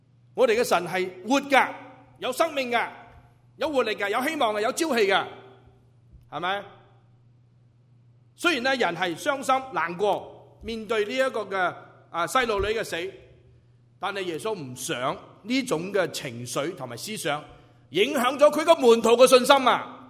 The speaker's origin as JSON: {"language": "Cantonese", "country": "China", "said": "我哋中国人咧，如果有丧家咧"}